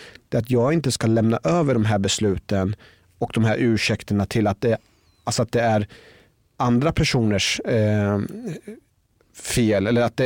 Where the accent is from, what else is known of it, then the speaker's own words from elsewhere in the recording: Norrköping, Östergötland, Sweden; Jag växte upp i Sverige och hade egentligen ett väldigt bra liv. Jag växte upp hos en svensk familj och hade många vänner. Jag växte upp i Norrköping